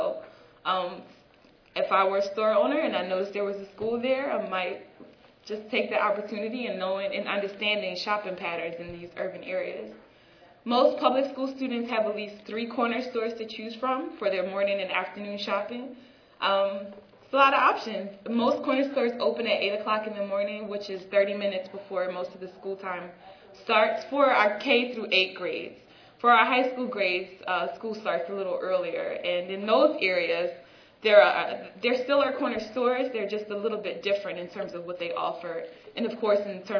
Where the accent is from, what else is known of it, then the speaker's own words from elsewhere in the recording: Philadelphia, Pennsylvania, United States; I'm from Philadelphia, so we eat hoagies and cheesesteaks.